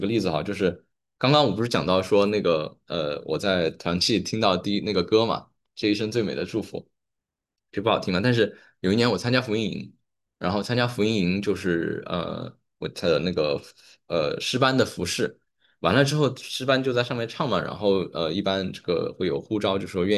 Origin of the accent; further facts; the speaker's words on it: Sichuan, China; 因为我四川人